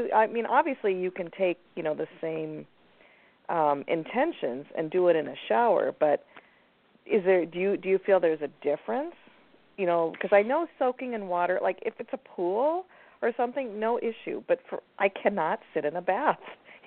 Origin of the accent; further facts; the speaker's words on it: India; I mean, I'm from India